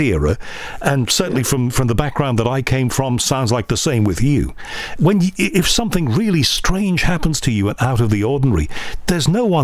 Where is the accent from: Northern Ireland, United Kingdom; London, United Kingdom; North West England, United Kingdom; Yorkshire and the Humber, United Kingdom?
North West England, United Kingdom; Liverpool; the family that I grew up around in Liverpool